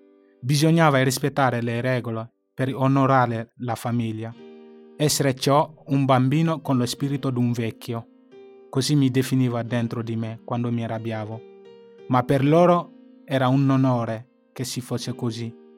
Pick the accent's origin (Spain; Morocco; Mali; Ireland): Mali; now in Sardinia, Italy; ho 21 anni. Vengo dal Mali, in Africa. Vivo in Sardegna da quasi 4 anni.